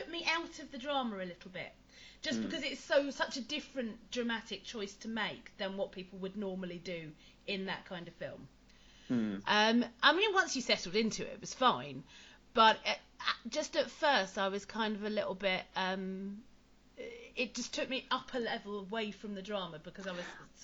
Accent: Yorkshire and the Humber, United Kingdom; Was just for some reason as a Yorkshireman, that they all kept their own accents

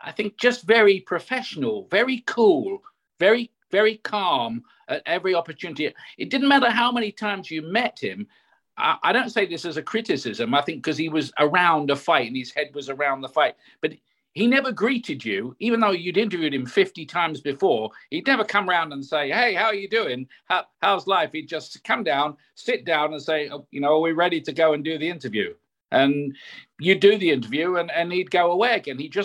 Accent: United Kingdom; And for some reason, I got asked as a Brit to go and kind of do the little speech and make the presentation to him.

